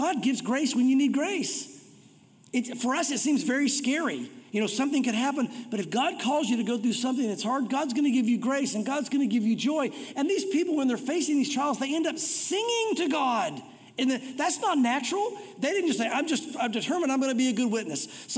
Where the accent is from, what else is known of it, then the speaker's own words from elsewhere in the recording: United States; I just left. I'm an American. They probably wouldn't put me in jail.